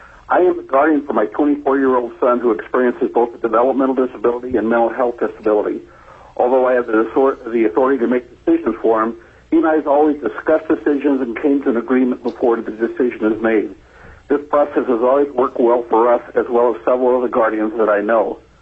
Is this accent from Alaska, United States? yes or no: yes; Fairbanks, Alaska, United States; I am from Fairbanks